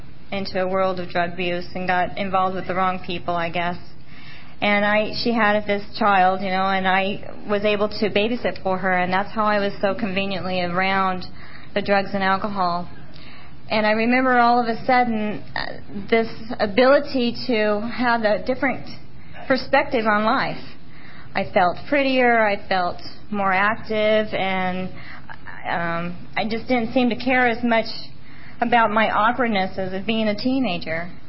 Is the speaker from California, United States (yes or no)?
yes; Bakersfield, California, United States; I grew up in Southern California. I'm from Bakersfield. Real charming town.